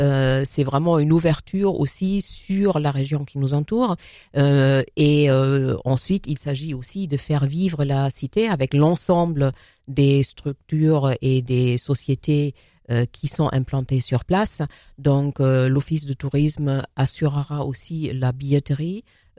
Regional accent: Germany; now in France; après avoir grandi en Allemagne, je suis venue en France

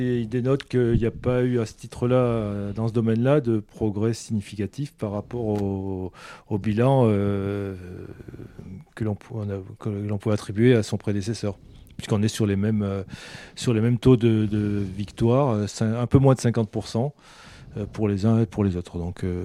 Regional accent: Auvergne-Rhône-Alpes, France; il peut geler tard chez nous en Auvergne.

